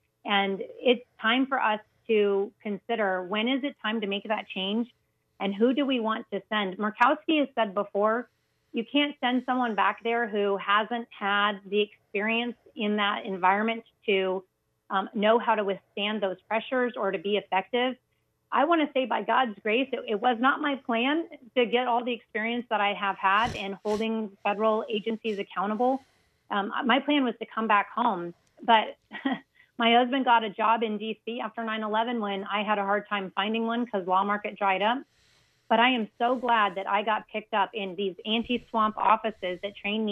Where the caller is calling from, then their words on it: Anchorage, Alaska, United States; Well, today I'm in Anchorage with my kids, but I'm not usually in Anchorage. I'm usually all around the state.